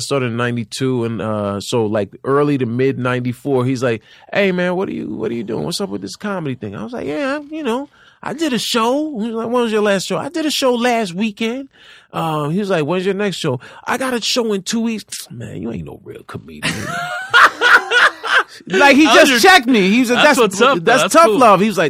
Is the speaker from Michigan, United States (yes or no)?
no; New York City, New York, United States; I grew up in New York. Well, you know what? Grew up in New York City, but then my dad, he worked for Department of Corrections. And so every time he got promoted meant a move further upstate.